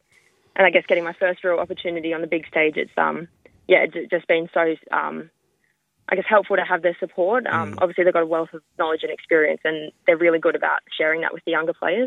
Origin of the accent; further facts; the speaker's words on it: Sydney, New South Wales, Australia; Yeah, so I grew up in Western Sydney.